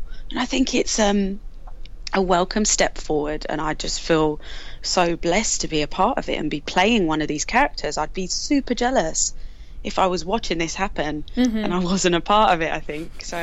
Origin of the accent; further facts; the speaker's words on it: London, United Kingdom; accent: East London; I get to keep my East London accent.